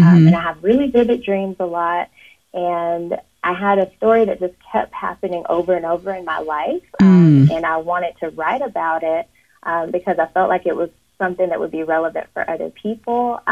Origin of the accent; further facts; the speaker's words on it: Greenville, South Carolina, United States; also born or lived in Yuma, United States / Trinidad and Tobago; I wasn't born in Greenville. I was born in Yuma, Arizona, but my mom's from Trinidad and Tobago, and so we moved there for a while before we came to South Carolina. So I moved here in the early 90s, and I've been here ever since.